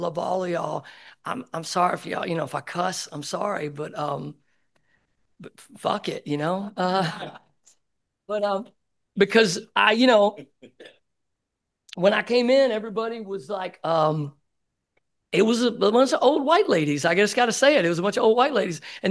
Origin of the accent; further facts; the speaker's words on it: Newport, Arkansas, United States; He said, I'm from Newport, Arkansas, is what I said.